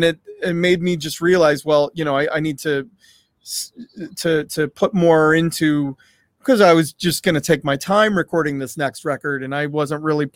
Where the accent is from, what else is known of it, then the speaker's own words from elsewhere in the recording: Detroit, Michigan, United States; I'm from Detroit, Michigan, and Detroit has a rich history of rock music.